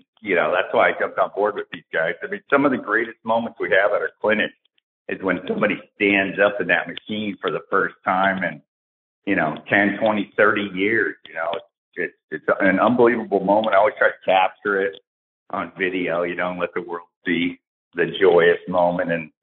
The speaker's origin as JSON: {"language": "English", "town": "Tampa", "region": "Florida", "country": "United States", "tie": "born there", "said": "Yeah, I was born in McDill. I'm in Florida right now. I was born over at McDill in Tampa and grew up 17 years as a military brat."}